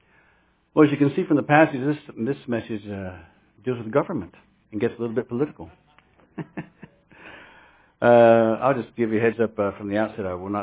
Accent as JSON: {"language": "English", "country": "United States", "said": "I love being an American. I thank God for this country."}